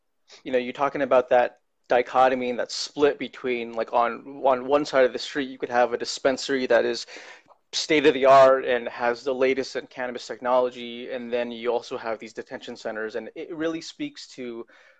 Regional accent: California, United States; now in Texas, United States; and I came from California, so it's like, the cannabis culture is just totally different.

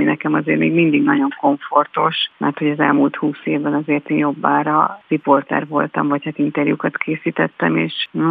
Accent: Budaörs, Pest, Hungary; moved away as an adult; Hát én budaörsi születésű vagyok, úgyhogy elég sok minden köt, és egészen, hát ilyen 22 éves koromig éltem ott.

